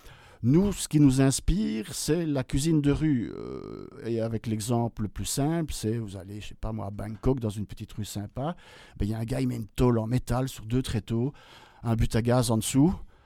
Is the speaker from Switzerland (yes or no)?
yes; Valais, Switzerland; Pas du tout, je suis suisse, je suis descendu de la vallée